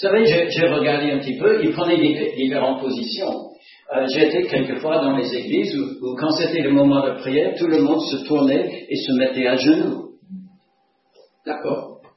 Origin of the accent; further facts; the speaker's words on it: United States; Vous savez, j'ai grandi aux États-Unis et j'ai écouté les autres prier et j'ai commencé à prier.